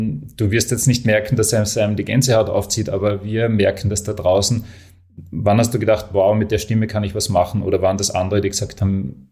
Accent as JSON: {"language": "German", "town": "Graz", "region": "Styria", "country": "Austria", "said": "Als Grazer muss man da erst einmal die Suchmaschine anwerfen."}